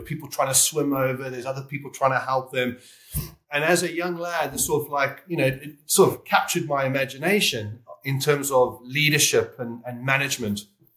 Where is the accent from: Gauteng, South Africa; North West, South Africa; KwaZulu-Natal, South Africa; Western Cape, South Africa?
Western Cape, South Africa; Cape Town; accent: South African; moved away as an adult; I'm originally from Cape Town, and I moved over when I was about 18, 19, did the 2 year working thing in London